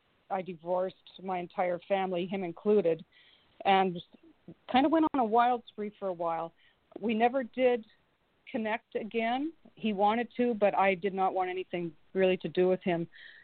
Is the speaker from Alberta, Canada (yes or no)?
no; Ontario, Canada; I was born and raised in Ontario, and my husband and I moved to British Columbia 3 years ago, and we love it out here.